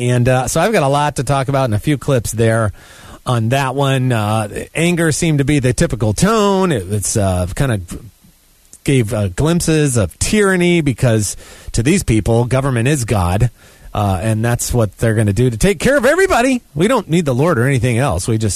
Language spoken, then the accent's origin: English; Raleigh, North Carolina, United States; And just here in Raleigh, my hometown in Wake County, North Carolina